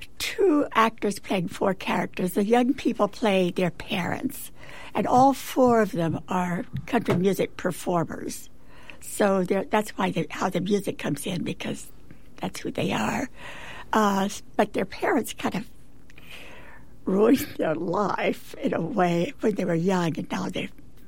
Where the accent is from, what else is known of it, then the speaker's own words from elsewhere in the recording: Oklahoma, United States; I'm from Oklahoma, so the Greek myths are very exotic to me.